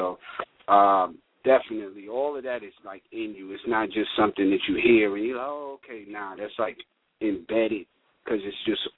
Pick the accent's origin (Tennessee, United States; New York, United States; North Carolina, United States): New York, United States; Hempstead; I'm from Hempstead, right by Queens, and that's exactly the type of music we came up on.